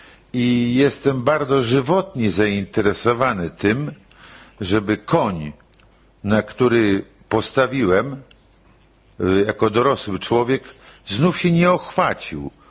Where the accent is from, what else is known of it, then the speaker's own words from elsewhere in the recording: Poland; first language Polish; English is a second language; My account is that in English I can express about 20-30% of that I can do in Polish, in my native